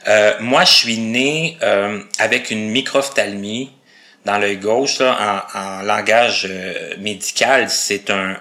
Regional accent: La Sarre, Quebec, Canada; born there; moi je suis né le 3 octobre 1975, je suis né à Lasserre, en Abitibi.

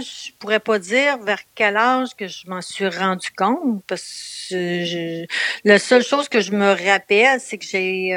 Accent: Quebec City, Quebec, Canada; born there; moi, je suis née à Québec, dans la ville de Québec même. Ça va me vieillir, mais à la fin, vraiment à la fin des années, en 1959

